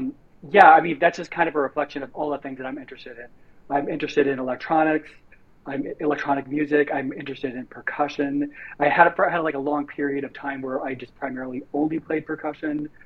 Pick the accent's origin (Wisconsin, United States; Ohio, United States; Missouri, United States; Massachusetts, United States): Missouri, United States; And so I'm originally from Missouri. And so when I think of the sort of like the religion that is present where I am from, it is more of like this Pentecostal, you know, speaking in tongues, otherworldly aspect of things.